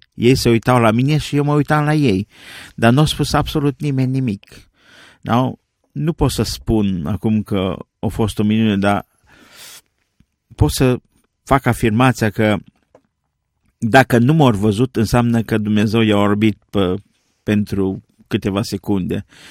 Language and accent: Romanian; Covăsânț, Arad County, Romania; born there; Eu am fost născut la Covăsâns, județul Arad